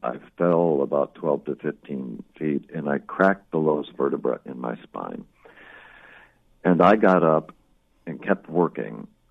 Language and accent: English; Los Angeles, California, United States; born there; I was born down in Los Angeles, and I wanted to escape all the clamor down here so much